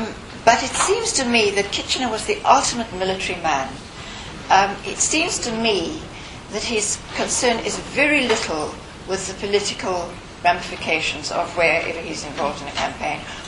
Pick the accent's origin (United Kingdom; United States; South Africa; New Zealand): South Africa; I have to say myself as a South African